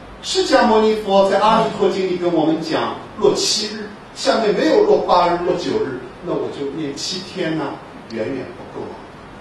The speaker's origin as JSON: {"language": "Chinese", "country": "China", "said": "我现在接触社会上的男女老幼啊，有个很明显的感觉，我们中国人呢"}